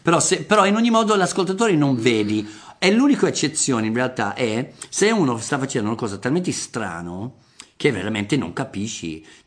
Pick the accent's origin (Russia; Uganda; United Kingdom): United Kingdom; England; Italian is a second language; magari perché sono inglese, non lo so, perché noi abbiamo questi strani cose.